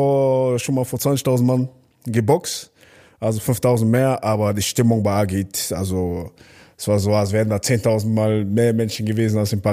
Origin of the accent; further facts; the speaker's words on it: Bergheim, North Rhine-Westphalia, Germany; ich komme aus einer kleinen Stadt, ich komme aus Bergheim. Ja, und es ist quasi ein Dorf.